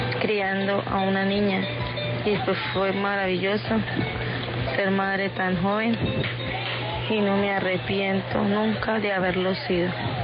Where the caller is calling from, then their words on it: Cúcuta, Norte de Santander, Colombia; de Cúcuta.